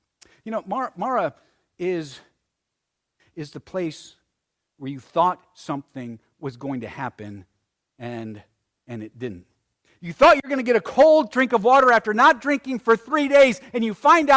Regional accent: Arizona, United States; But when I was a kid, growing up in Arizona, we had something called saladitos.

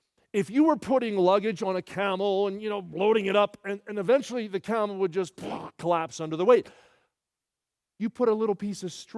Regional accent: Sewell, New Jersey, United States; I grew up in the next town. My dad grew up in Pittman. I was raised in Sewell, the next town over.

